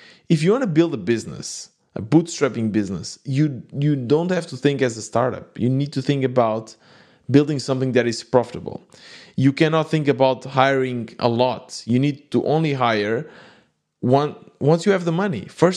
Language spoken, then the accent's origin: English; Portugal; English is a second language; I am from Portugal, but I knew, okay, we need to find somewhere else because in Portugal, we couldn't find companies like those back then.